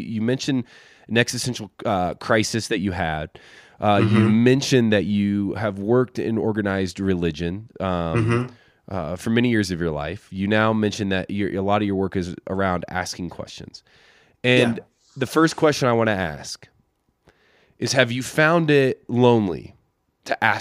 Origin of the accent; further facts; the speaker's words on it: Midwest, United States; I grew up in the Midwest.